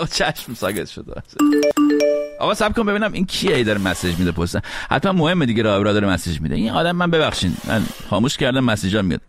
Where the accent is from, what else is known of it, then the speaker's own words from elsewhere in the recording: Iran; moved away; وقتی از ایران اومدم بیرون